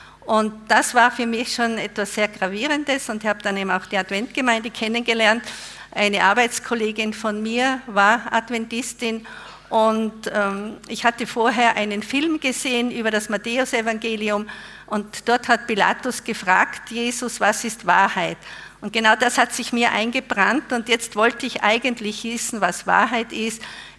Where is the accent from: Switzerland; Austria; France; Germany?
Austria; Innsbruck, Tyrol; Und zwar bin ich ein Nachkriegskind. Ich wurde in Innsbruck geboren und bin in einer Großfamilie aufgewachsen. Wir waren 6 Kinder und ich bin katholisch aufgewachsen und war sehr gläubig als Kind und als Jugendlicher.